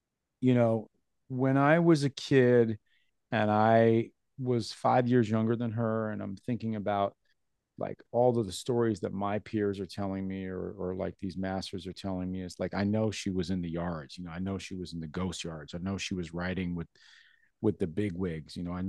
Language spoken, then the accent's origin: English; New York City, New York, United States; She is somebody that, as a kid growing up in New York City, seeing all of the graffiti around me